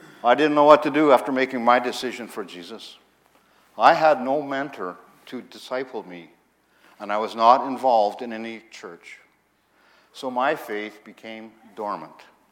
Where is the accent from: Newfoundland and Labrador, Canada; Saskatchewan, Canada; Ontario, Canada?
Ontario, Canada; Dryden; moved away as an adult; also born or lived in Red Lake; now in Toronto, Canada; I was born in Red Lake, Ontario, and then later moved to Dryden, which are both in northwestern Ontario, where I grew up.